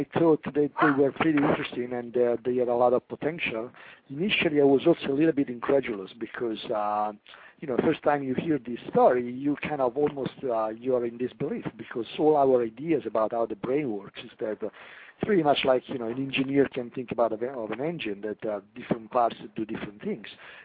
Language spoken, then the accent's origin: English; Rome, Lazio, Italy; I come from Rome.